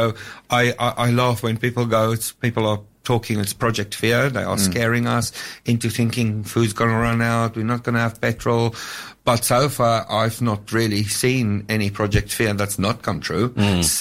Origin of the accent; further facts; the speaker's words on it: South Africa; I have a South African passport. As you can hear, I'm South African.